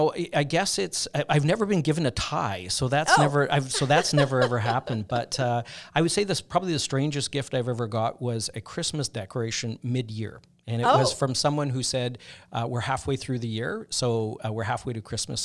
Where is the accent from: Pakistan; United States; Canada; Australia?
Canada; Saskatchewan; I'm a flatlander. I grew up in Saskatchewan, but I was really drawn to the West Coast